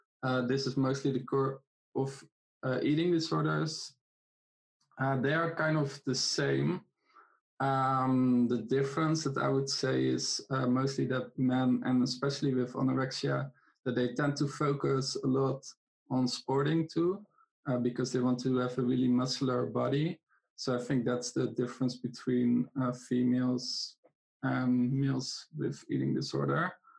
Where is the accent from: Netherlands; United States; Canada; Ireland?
Netherlands; So I'm a journalist from the Netherlands.